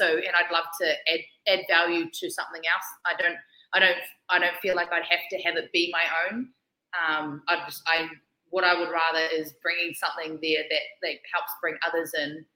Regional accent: New Zealand; Hey, sue me, I'm Kiwi. Talking English over here.

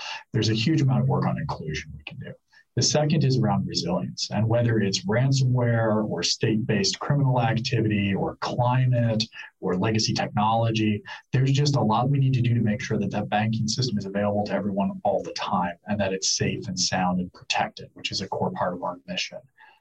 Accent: Illinois, United States; So, you know, I'm from Illinois, so the state of Illinois issues a bank charter.

